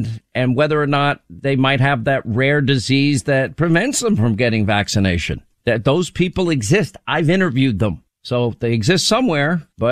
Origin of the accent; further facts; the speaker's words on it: United States; I don't want to leave the United States ever. I'm an American.